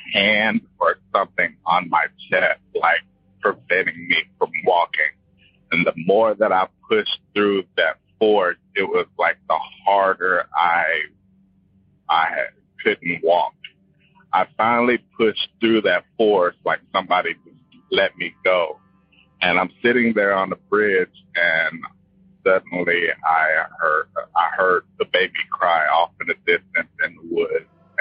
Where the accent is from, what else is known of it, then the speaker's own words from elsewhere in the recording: Wichita, Kansas, United States; I'm too from Wichita